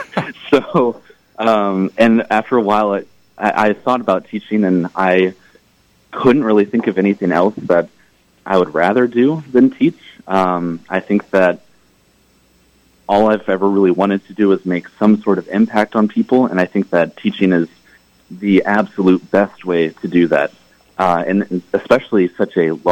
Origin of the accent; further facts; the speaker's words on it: Hutchinson, Kansas, United States; Yeah, I'm from Hutchinson, Kansas, originally.